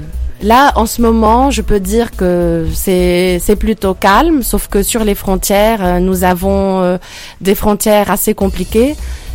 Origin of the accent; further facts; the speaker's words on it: Lebanon; parce que je suis libanaise. Donc je viens du Liban qui a connu malheureusement beaucoup de guerres et moi-même je suis née en pleine guerre civile.